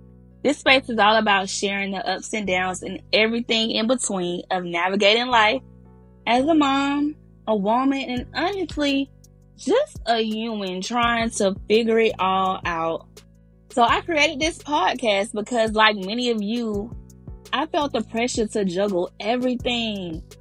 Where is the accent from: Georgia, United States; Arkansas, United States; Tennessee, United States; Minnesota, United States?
Georgia, United States; Atlanta; I grew up here in Atlanta, and becoming a mom has just changed my life in many ways